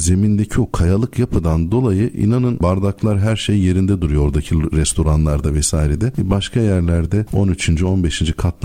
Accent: Elazığ, Turkey; Ben Elazığlıyım.

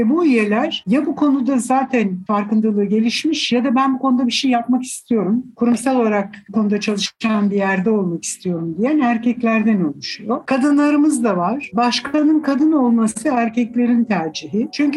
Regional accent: Istanbul, Turkey; born there; Ben İstanbul doğumluyum.

